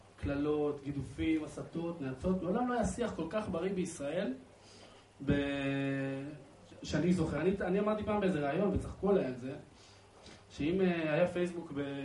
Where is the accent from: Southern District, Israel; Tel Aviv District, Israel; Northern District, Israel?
Northern District, Israel; Afula; תחשוב שאני גדלתי באפולה, ואני ראיתי אוטובוסים מתפוצצים, גם בוואדי ערה וגם בתל אביב.